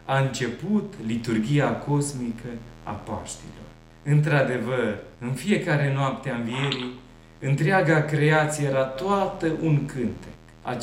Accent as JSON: {"language": "Romanian", "town": "Spermezeu", "region": "Bistrița-Năsăud", "country": "Romania", "tie": "born or raised there", "said": "Satul meu din județul Bistrița Năsăud, unde trăiesc și sunt bine din mila lui Dumnezeu părinții mei, la poalele munților Țibleș, satul Spermezeu se învecinează cu alte două sate mai mici, Sita și Hălmăseu."}